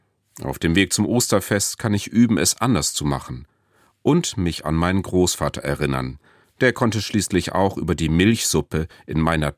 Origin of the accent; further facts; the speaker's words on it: Lower Saxony, Germany; Das Ammerland, wo ich herkomme, ist nicht Ostfriesland.